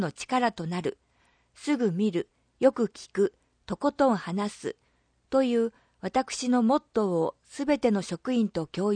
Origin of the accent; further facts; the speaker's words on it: Hikari, Yamaguchi, Japan; 私自身が生まれ育った大好きなふるさとの舵取り役を担う重責に、身の引き締まる思いです